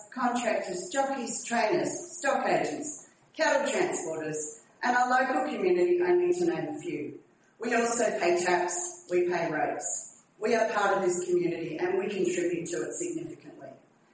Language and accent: English; Western Creek, Tasmania, Australia; I grew up in Western Creek, attended Deloraine High School, and returned to this community after completing my university degree.